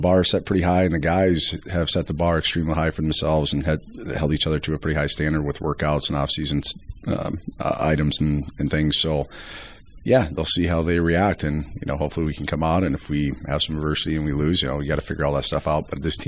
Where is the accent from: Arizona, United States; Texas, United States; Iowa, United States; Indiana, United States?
Iowa, United States; that game sticks out because I'm from Northeast Iowa and had my entire family there.